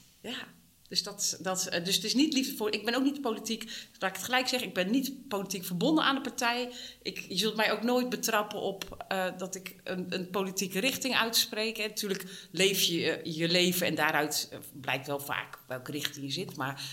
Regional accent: Putten, Gelderland, Netherlands; also born or lived in Zwolle; En ik ben geboren in Zwolle. En van daaruit meerdere keren verhuisd. Uiteindelijk in Putten langere tijd gewoond in mijn jeugd.

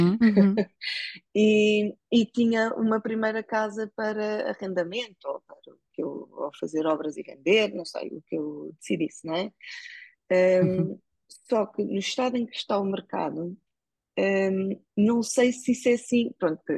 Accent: Portugal; porque sou portuguesa, não é?

